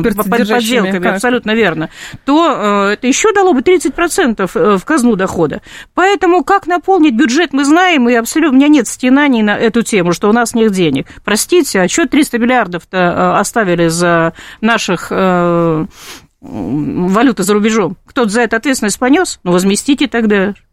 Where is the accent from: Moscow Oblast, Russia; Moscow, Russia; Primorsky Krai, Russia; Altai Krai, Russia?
Altai Krai, Russia; Pobedim; Вот я сама родом с Алтая, есть такой, такой поселок есть, Победим